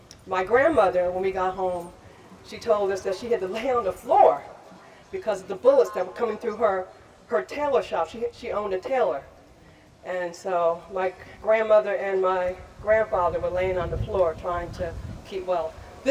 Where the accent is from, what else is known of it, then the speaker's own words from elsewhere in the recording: Orange, New Jersey, United States; also born or lived in Montclair; I'm not a Newark resident. I was raised in Orange and Montclair.